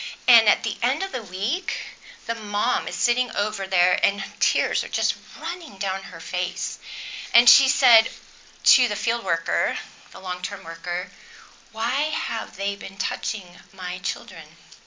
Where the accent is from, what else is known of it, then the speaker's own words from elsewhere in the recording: the South, United States; I was from the South. I knew culture was different in different places.